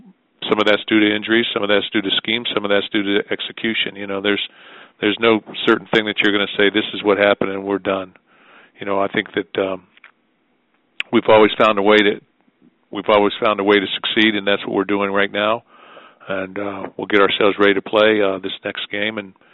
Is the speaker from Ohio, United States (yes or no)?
yes; Ohio, United States; You know, I'm from Ohio.